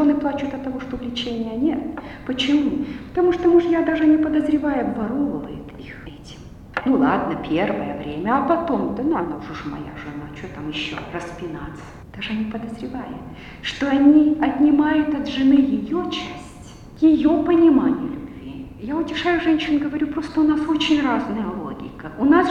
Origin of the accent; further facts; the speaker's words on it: Germany; Russian is a second language; Я из Германии, поэтому я вам скажу, как переводится супружеская жизнь или семейная жизнь по-немецки.